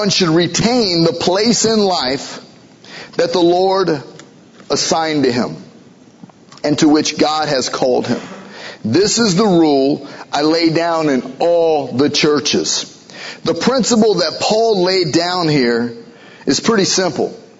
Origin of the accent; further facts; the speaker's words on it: United States; We were raised in America, where Christianity has always been a part of our culture.